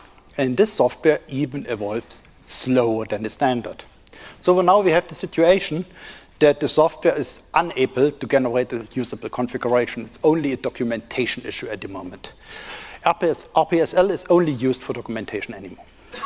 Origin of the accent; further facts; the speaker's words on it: East Germany, Germany; I'm from East Germany, so I should be able to speak Russian, but I can't.